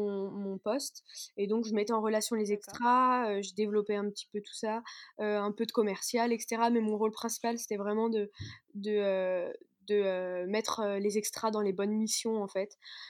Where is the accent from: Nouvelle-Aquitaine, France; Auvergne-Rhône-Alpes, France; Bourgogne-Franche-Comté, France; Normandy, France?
Auvergne-Rhône-Alpes, France; Villefranche-sur-Saône; donc je viens de Verville-Franche-sur-Saône, je ne sais pas si tu vois, c'est à 30 minutes de Lyon. À peu près 30 minutes dans le nord de Lyon. Et donc, j'ai grandi là-bas